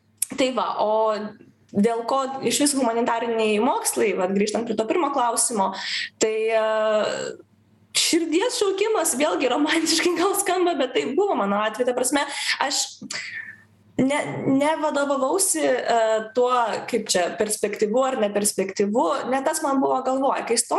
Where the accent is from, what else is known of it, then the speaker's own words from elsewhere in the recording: Vilnius, Vilnius County, Lithuania; aš ir nenoriu slėpti, kad aš iš Vilniaus ir nenoriu maskuoti. Aš tai didžiuojuosi